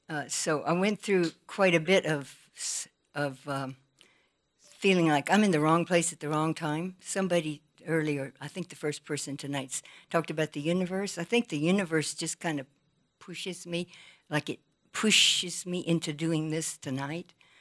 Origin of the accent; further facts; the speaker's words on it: Georgia, United States; I too grew up in the South. I grew up in Georgia, in the rural South.